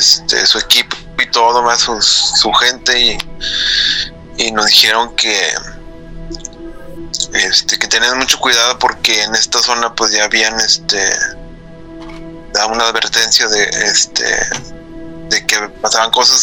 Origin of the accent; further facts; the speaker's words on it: Monterrey, Nuevo León, Mexico; que soy del norte de México, tipo de Monterrey.